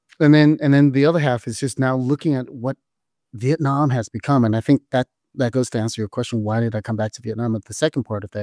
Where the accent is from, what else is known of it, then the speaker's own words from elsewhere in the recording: California, United States; English is a second language; which is based on my, you know, coming over to America and growing up in Orange County, you know, called Bolsa Boys, right?